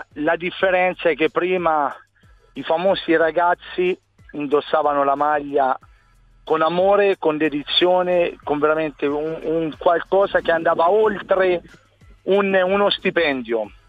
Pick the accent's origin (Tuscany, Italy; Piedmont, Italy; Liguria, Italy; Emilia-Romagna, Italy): Tuscany, Italy; da buon toscano diciamo